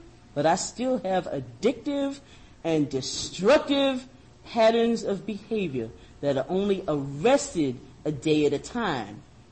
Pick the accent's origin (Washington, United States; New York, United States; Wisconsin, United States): New York, United States; Manhattan; Because you need to know, I'm from Manhattan.